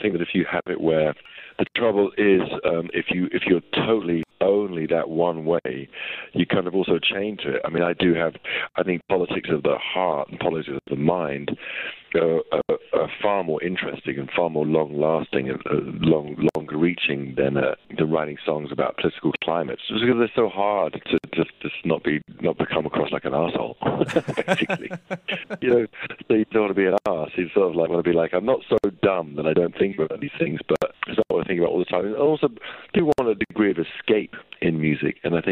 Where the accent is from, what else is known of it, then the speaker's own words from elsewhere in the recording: London, United Kingdom; growing up in where I grew up in North London